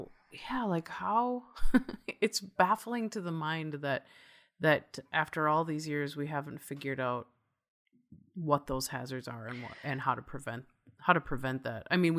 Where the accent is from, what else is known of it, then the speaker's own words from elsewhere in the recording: Midwest, United States; growing up in the Midwest myself